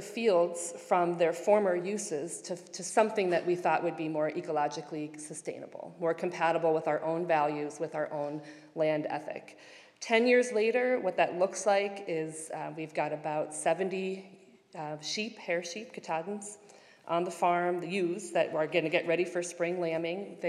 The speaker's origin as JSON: {"language": "English", "town": "New York City", "region": "New York", "country": "United States", "tie": "born or raised there", "said": "I grew up in New York City in Queens."}